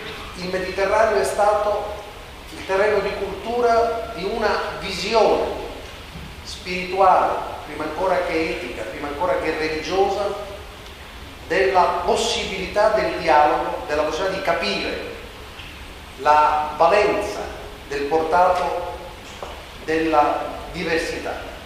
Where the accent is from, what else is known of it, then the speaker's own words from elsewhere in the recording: Southern Italy, Italy; E non dimentico che dalla mia terra, dal nostro meridione, dal mondo dal quale io provengo, sono partiti coloro i quali sono stati migranti in altri paesi.